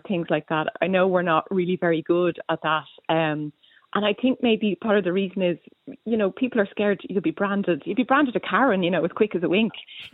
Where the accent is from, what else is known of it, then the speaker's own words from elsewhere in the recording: Ireland; I think as Irish people, we do have this people-pleasing thing, and it's this awkwardness.